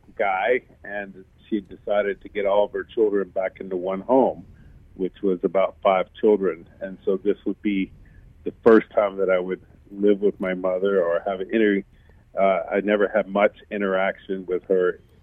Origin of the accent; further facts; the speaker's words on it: Memphis, Tennessee, United States; moved away as an adult; I grew up in Memphis, Tennessee, like you had said earlier, till the age of about 21 years old.